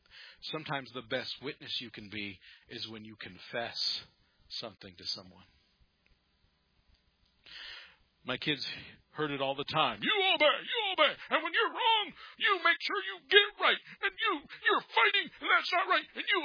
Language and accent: English; Custer, South Dakota, United States; I stood up and said, I'm from Custer, South Dakota.